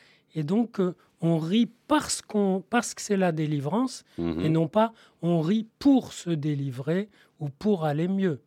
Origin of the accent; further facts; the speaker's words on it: Marrakesh, Marrakesh-Safi, Morocco; born there; je suis né à Marrakech. Et à Marrakech, dans les années 50